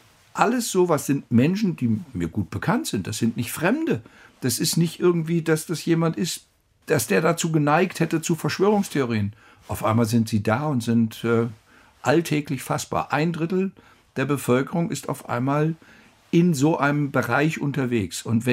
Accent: West Germany, Germany; Also ich als Westdeutscher war immer skeptisch, wenn es um Impfzwang ging.

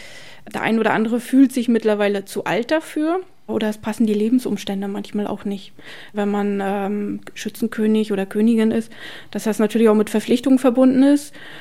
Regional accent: Amt Neuhaus, Lower Saxony, Germany; Ich komme aus dem Amt Neuhaus, bin gebürtige Neuhauserin, hier aufgewachsen und lebe hier noch

